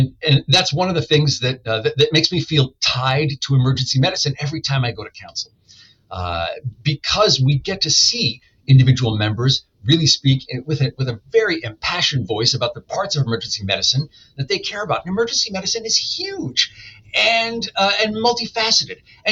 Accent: Illinois, United States; I'm from Illinois, and we elect counselors every April, and we take that very seriously.

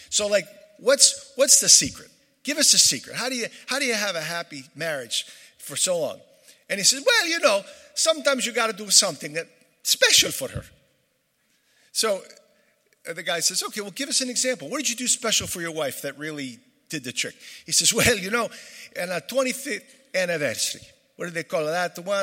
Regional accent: Providence, Rhode Island, United States; I would say, well, I'm Italian, I'm Irish, and I'm from Providence.

